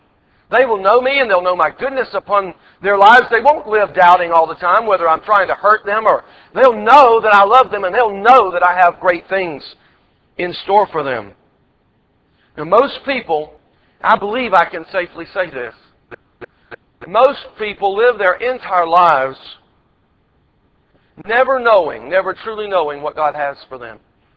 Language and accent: English; Georgia, United States; a little country church that I grew up in Georgia.